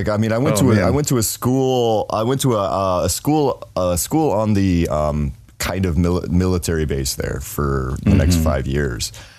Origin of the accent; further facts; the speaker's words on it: Denver, Colorado, United States; now in South Korea; Yeah, I'm from Denver originally. Okay. Kind of, yes. Yeah, I mean, I moved all around.